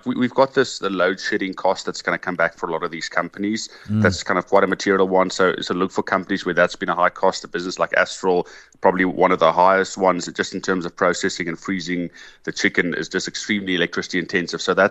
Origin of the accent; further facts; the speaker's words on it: South Africa; I'm just very happy as South African that we got the good outcome.